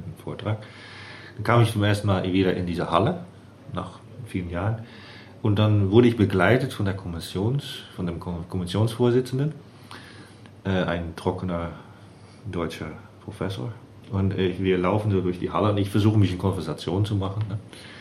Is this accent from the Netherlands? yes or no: yes; Netherlands; German is a second language; now in Bielefeld, Germany; ich komme aus dem Nicht-Karneval-Teil von Holland.